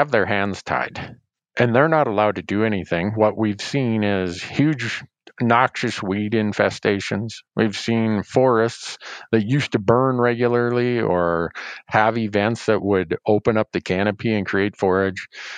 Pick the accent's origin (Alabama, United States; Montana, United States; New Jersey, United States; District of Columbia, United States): Montana, United States; And, I look at my home state of Montana. We've had a huge shift of where elk actually occur.